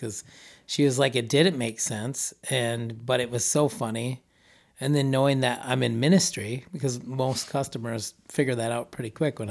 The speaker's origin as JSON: {"language": "English", "region": "Wisconsin", "country": "United States", "accent": "Wisconsin", "said": "My beautiful Wisconsin accent came through apparently for autocorrect."}